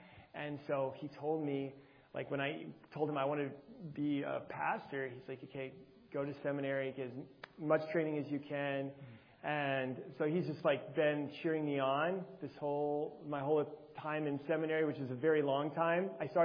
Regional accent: Alabama, United States; also born or lived in Virginia; So I grew up primarily, I say, in Alabama. We kind of moved around a bit. I was born in Virginia, but we moved around, and I spent most of my life in Alabama.

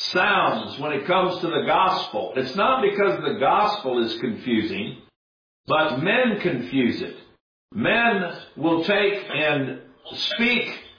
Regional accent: Chad; I remember growing up in Chad, Africa, waking up to the sound of talking drums.

